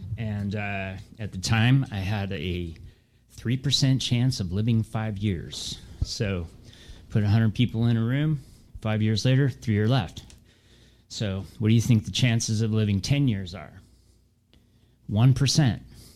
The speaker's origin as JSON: {"language": "English", "town": "Olympia", "region": "Washington", "country": "United States", "said": "I'm from Olympia, Washington."}